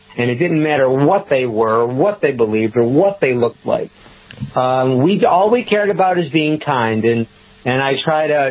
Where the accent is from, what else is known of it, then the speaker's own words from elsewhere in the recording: Rochester, United States; I returned to my hometown of Rochester and cared for them.